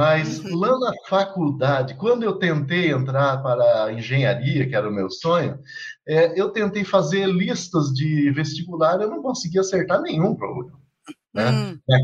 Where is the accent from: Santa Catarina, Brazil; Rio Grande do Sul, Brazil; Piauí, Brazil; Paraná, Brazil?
Paraná, Brazil; Assis Chateaubriand; eu procurei então trabalhar com outros estudantes lá da minha região, que era Assis-Chateaubriand.